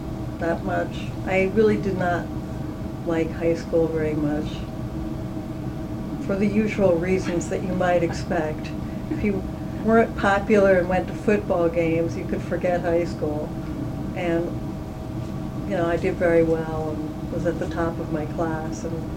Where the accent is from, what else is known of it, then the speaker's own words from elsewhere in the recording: Pumpkin Plains, New Jersey, United States; I grew up in Pumpkin Plains, which was a little rural sort of town, and then we moved to the suburbs when I was in the middle of high school.